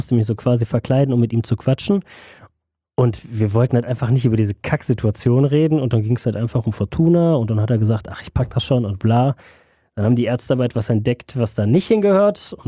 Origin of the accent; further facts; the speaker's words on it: Düsseldorf, North Rhine-Westphalia, Germany; ich verbinde mit meiner Heimatstadt, also mit Düsseldorf, halt viel meine Familie, ne? Die Altstadt.